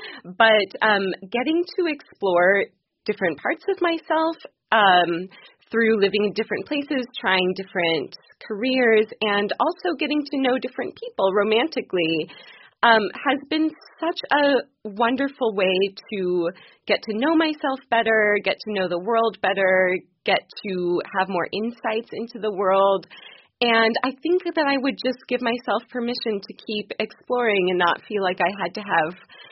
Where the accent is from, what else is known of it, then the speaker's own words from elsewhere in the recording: Seattle, Washington, United States; moved away as an adult; also born or lived in Chicago / South America / Baltimore; I grew up in Seattle, went to school in Chicago, moved to South America right after college, lived in Baltimore as well.